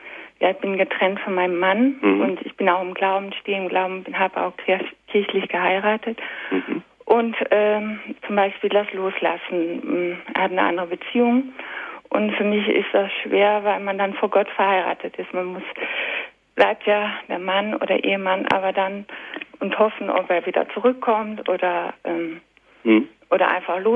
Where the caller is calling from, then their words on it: Krefeld, North Rhine-Westphalia, Germany; Ich komme aus Krefeld.